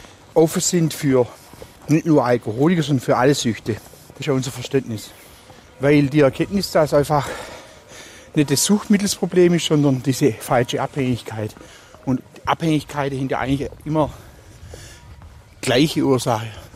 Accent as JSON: {"language": "German", "town": "Tübingen", "region": "Baden-Württemberg", "country": "Germany", "tie": "born or raised there", "said": "in Tübingen, wo ich ja meine Heimat und Arbeitsstelle habe."}